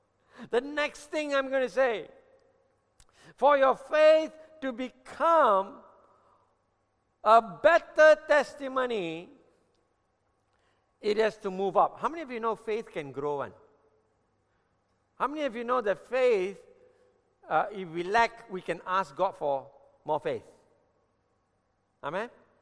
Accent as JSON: {"language": "English", "country": "India", "said": "I am Indian by birth, but I grew up with Chinese."}